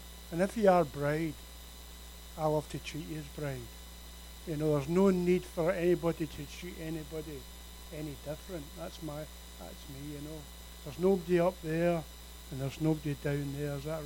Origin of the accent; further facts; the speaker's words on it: Scotland, United Kingdom; I'm British, a small B. I'm Scottish with a capital S.